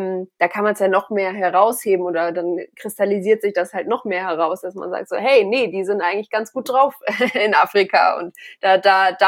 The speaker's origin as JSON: {"language": "German", "country": "Germany", "said": "Und wir als Deutsche dann, wie du gerade gesagt hast, vielleicht sagen, ach, dann bestelle ich schnell bei Amazon was Neues"}